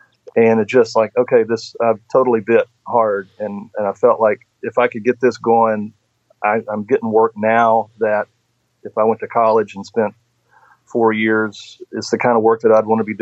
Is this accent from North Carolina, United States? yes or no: yes; Asheville, North Carolina, United States; I grew up around Asheville, North Carolina, like you say, and even though I was playing with my family in the community there, playing old time and bluegrass music